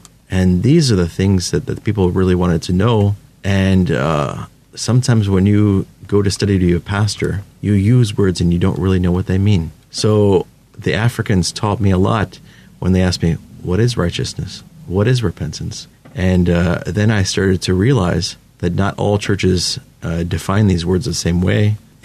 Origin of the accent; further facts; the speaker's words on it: Cleveland, Ohio, United States; myself, I'm from Cleveland, and we like the cold weather, and we like snow and wintertime